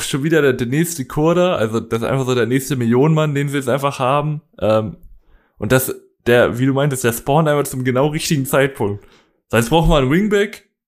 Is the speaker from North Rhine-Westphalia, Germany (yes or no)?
yes; Paderborn, North Rhine-Westphalia, Germany; born there; ich als gebürtiger Paderborner